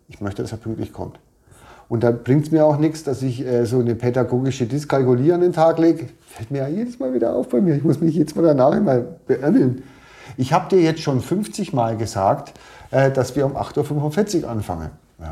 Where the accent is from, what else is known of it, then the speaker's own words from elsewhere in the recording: Bavaria, Germany; Mir persönlich, als Franke, fällt es natürlich schwer, aber auch mal länger zu schweigen.